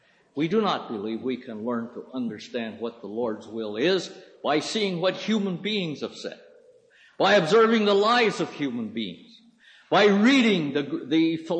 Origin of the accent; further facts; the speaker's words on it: United States; born there; I don't think you'd have any difficulty in reaching the conclusion I was born in the United States simply from listening to my speech